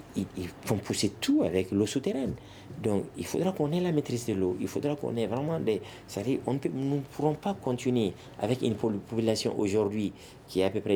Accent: Koumantou, Sikasso, Mali; moi je suis de Sikasso, je suis de Koumantou, et j'ai aussi une famille qui est du côté de Kolokani

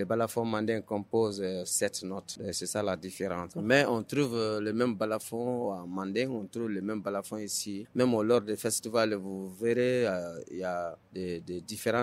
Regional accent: Nebadoukou, Sikasso, Mali; Neba, c'est mon village natal.

